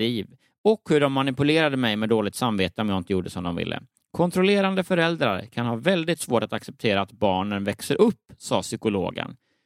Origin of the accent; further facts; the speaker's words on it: Lund, Skåne, Sweden; om jag duschade och så hemma i Lund.